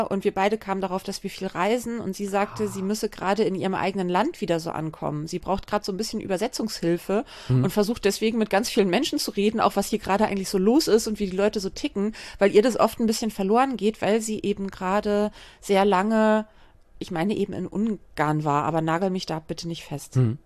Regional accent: Hamburg, Germany; Als waschechte Hamburgerin

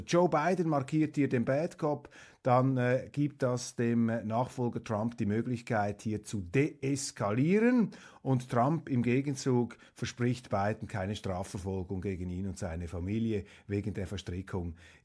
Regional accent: Zurich, Switzerland; In der Nähe des Zürcher Flughafens, dort bin ich aufgewachsen

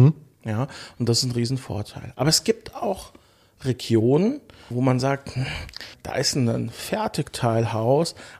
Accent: Frankfurt am Main, Hesse, Germany; ich komme ja ursprünglich aus Frankfurt am Main und aus dem Taunus

